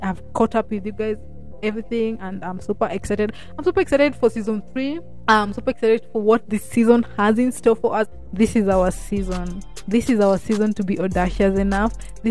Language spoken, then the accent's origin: English; Kisumu, Kisumu County, Kenya; I'm a podcaster from Kisumu.